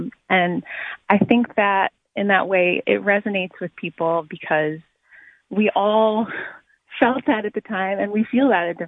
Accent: the South, United States; So I'm from the South, and I think sort of we have a reputation as being very polite and very socially conscious.

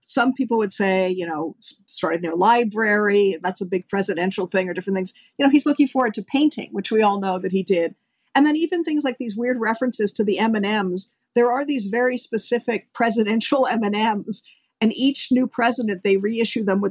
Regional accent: Washington, District of Columbia, United States; I did visit the White House because I grew up in Washington.

